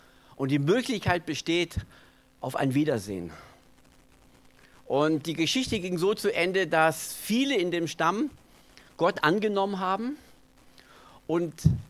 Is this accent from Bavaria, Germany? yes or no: yes; Memmingen, Bavaria, Germany; Also ich komme aus Memmingen.